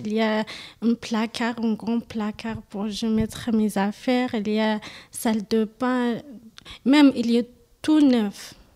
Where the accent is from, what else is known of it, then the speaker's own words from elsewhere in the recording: Algeria; Algérienne.